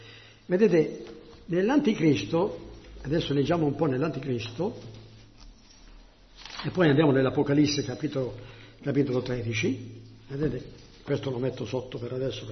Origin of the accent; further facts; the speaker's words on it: Switzerland; born there; first language French; Italian is a second language; mi piace leggere in francese perché mi trovo meglio nella comprensione. Sono nato in Svizzera con la lingua francese